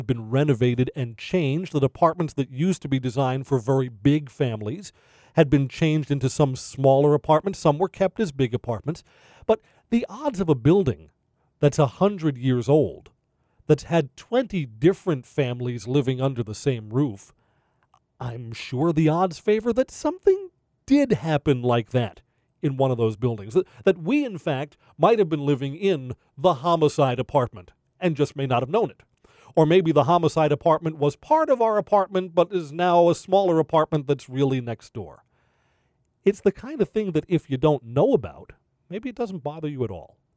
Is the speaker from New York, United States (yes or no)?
yes; Brooklyn, New York, United States; I grew up in Brooklyn, New York. And when I was a kid, I mean, when I was first born, the house that my family brought me home to was an apartment in Brooklyn.